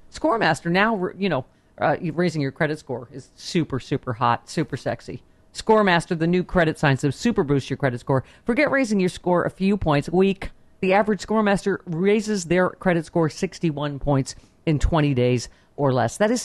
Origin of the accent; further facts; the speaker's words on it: United States; I mean, as much as I hate him, I am terrified as an American.